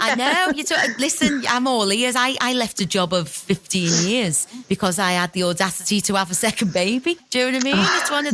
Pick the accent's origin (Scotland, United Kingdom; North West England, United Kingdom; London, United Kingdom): North West England, United Kingdom; Liverpool; accent: Scouse; It was written in my accent, so obviously I could really warm to the characters, you know, all the name, the places, the localisms that you put in there. For the likes of us Scouse girls, us ladies of Liverpool, it was just a joy